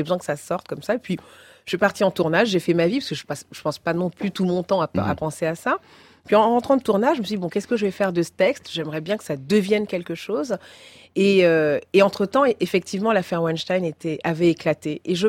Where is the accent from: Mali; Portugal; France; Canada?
France; je suis française, c'est mon pays.